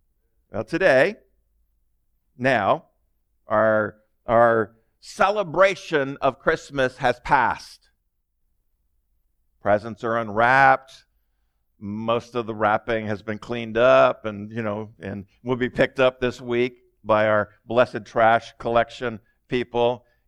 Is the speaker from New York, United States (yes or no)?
no; Enumclaw, Washington, United States; born there; I was born in Enumclaw, which, you know, unless you know where that is, you don't know where that is.